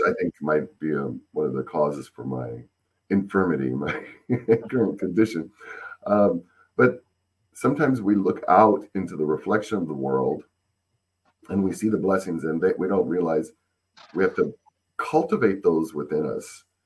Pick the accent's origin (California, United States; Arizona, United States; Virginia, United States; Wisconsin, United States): Arizona, United States; Tucson; I learned from growing up in a desert, growing up in Tucson, Arizona, where it's very hot and it's extremely dry.